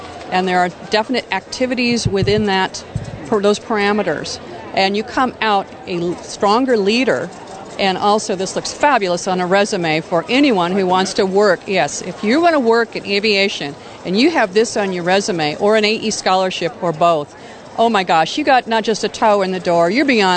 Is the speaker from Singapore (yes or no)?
no; the West, United States; I was raised in the American West. It's a very can-do attitude.